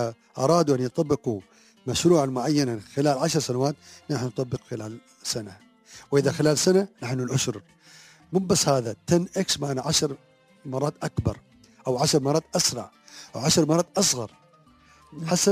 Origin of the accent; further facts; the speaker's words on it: Dubai, United Arab Emirates; وهذا اللي حاصل عندنا في دبي